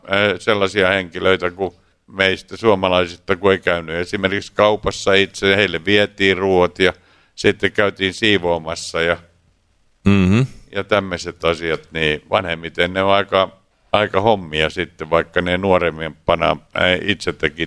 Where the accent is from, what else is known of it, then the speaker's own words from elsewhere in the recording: Rauma, Satakunta, Finland; Pilsnerial Raumalla mun kotikaupungissa